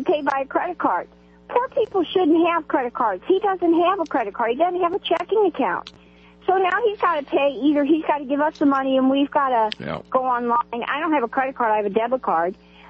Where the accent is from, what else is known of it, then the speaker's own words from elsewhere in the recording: Salem, Missouri, United States; I'm from Salem, Missouri.